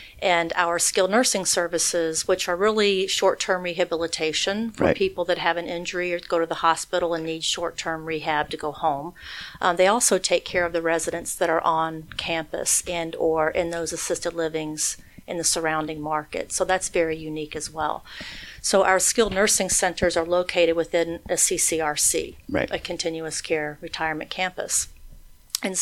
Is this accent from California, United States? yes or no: no; Louisville, Kentucky, United States; born there; also born or lived in Florida; now in Nashville, United States; No, I'm not. I was born in Louisville, Kentucky.